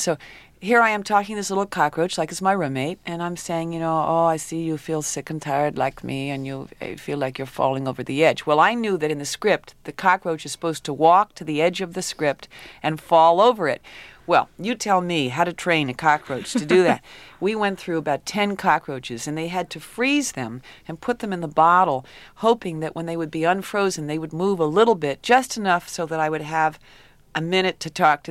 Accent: New York, United States; And I've had a couple of experiences at knife point and gun point just from being a New Yorker, you know.

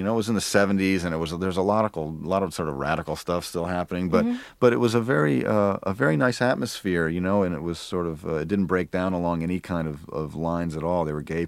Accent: New York, United States; Yeah, I grew up actually in Apple Orchards. Well, I had a house, but it was in Apple Orchards.

